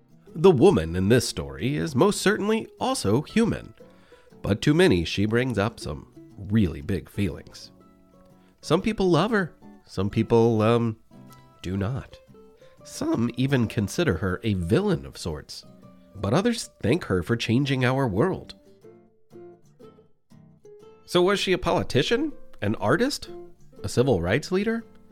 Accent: Louisville, Kentucky, United States; the Western Library, which happens to be in my hometown of Louisville, Kentucky

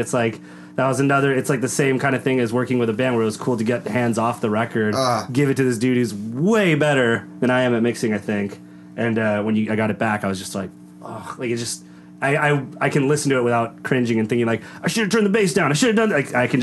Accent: Downey, California, United States; like my family and people I grew up with in Downey, would be bizarre.

